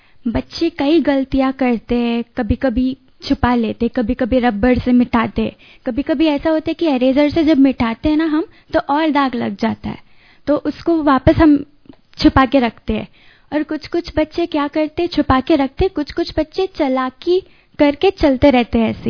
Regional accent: Mumbai, Maharashtra, India; born there; तो हम नॉर्थ में रह चुके हैं, मैं मुंबई में पैदा हुई हूँ, तो मुझे हिंदी आती है और मैं नेवी स्कूल में पढ़ती हूँ।

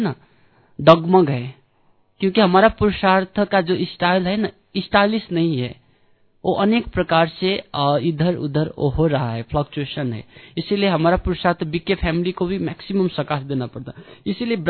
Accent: Kathmandu, Bagmati, Nepal; Hindi is a second language; मैं काठमांडू से हूँ, इसे भी मेरा हिंदी तो उतना स्पष्ट नहीं

